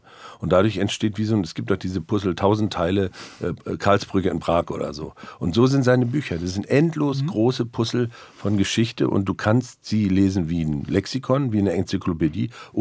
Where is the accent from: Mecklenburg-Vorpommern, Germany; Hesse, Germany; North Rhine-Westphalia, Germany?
Mecklenburg-Vorpommern, Germany; Neustrelitz; born there; dass da das Wort Neustrelitz in einem 1800 Seiten Roman auftaucht, das ist meine Geburtsstadt.